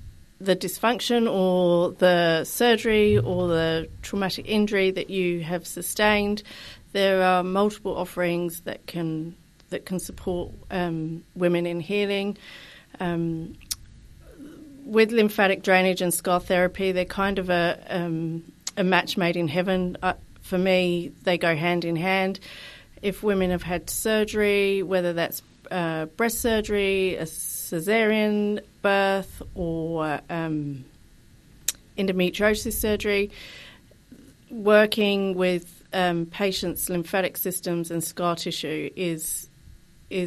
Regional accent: United Kingdom; now in New Zealand; I'm not originally from New Zealand. I moved over here 12 years ago from the UK, and I had to start again, finding a community, finding my people.

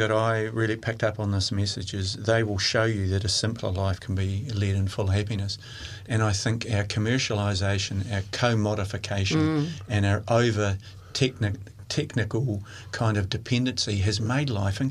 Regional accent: Christchurch, Canterbury, New Zealand; I was born and raised in Christchurch in the late 50s

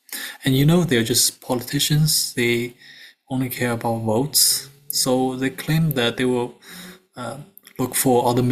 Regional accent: China; and I'm from China.

